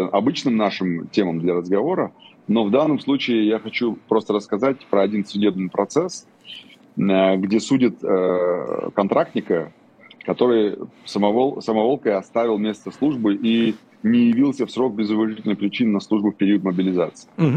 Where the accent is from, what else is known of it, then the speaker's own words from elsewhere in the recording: Vladikavkaz, North Ossetia–Alania, Russia; born there; Я родился в Владикавказе, я этот город очень люблю.